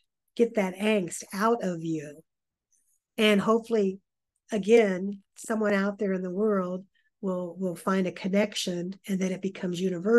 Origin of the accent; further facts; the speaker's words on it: Ohio, United States; The undercurrent of how I grew up in Southern Ohio, in the farming community